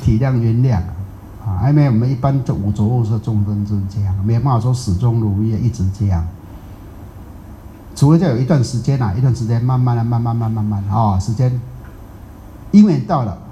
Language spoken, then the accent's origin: Chinese; Taiwan; 跟我们台湾人讲的哈